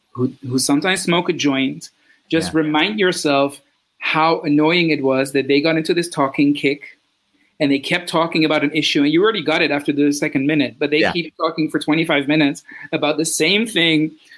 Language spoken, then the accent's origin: English; Netherlands; English is a second language; I grew up in the Netherlands